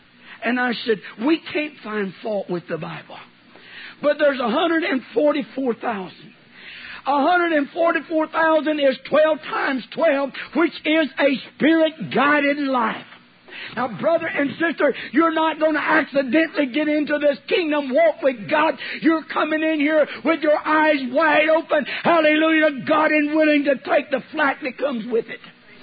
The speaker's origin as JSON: {"language": "English", "region": "California", "country": "United States", "tie": "born or raised there", "said": "In Oklahoma and California, because I grew up in California, we were taught backsliding"}